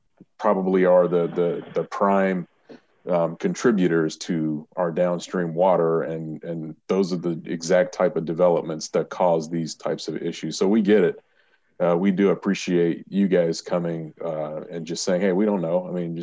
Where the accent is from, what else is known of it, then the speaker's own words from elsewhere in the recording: Gary, Indiana, United States; I'm a guy from Gary. You know, I live in Hammond. So I'm North County